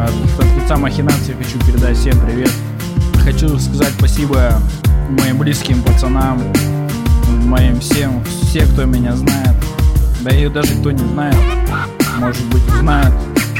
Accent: Zarinsk, Altai Krai, Russia; now in Barnaul, Russia; мы родом из Заринска, кстати. Заринск наш маленький город, там 40 чем-то тысяч человек. Сейчас уже меньше.

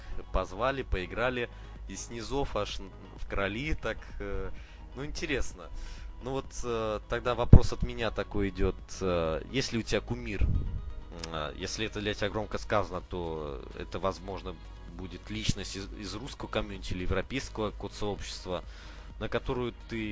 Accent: Ulyanovsk, Ulyanovsk Oblast, Russia; Все-таки я тоже из Ульяновска и знаю, как это, какой у нас интернет.

